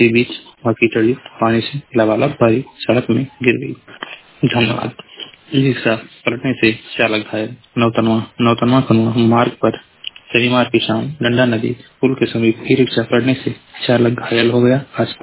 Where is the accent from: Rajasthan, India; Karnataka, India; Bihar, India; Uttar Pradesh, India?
Uttar Pradesh, India; Maharajganj; मैं जिला महाराजगंज का निवासी हूँ।